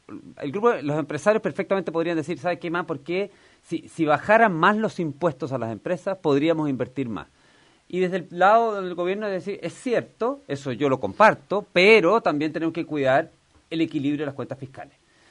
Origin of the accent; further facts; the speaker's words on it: Chile; todos como chilenos estamos más entusiasmados respecto de lo que puede ser este país a futuro